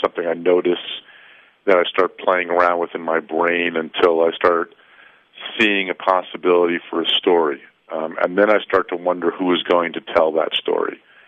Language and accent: English; New Jersey, United States; I compare it also traveling from my home state of New Jersey across the country to L.A.